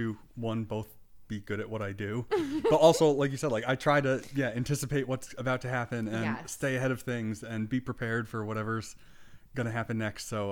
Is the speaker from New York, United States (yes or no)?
yes; Albany, New York, United States; Like I grew up playing like in the Albany area, like years and years ago when I was playing in bands and stuff.